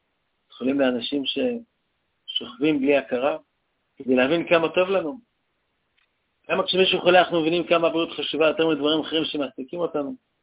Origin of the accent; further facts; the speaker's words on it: Haifa, Haifa District, Israel; גם אני הקטן כחיפאי, זכיתי להכיר אותו